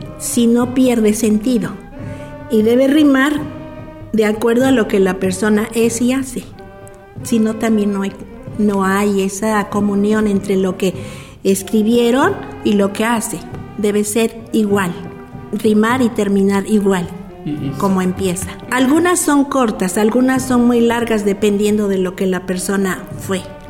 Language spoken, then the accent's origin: Spanish; Mexico; Bueno, en México tenemos como mexicanos una costumbre